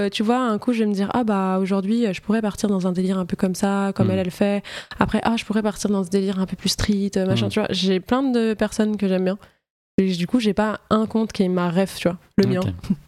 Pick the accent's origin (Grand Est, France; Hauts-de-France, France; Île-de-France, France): Île-de-France, France; La Défense; J'ai grandi à La Défense, donc, avec mes deux parents et mon frère.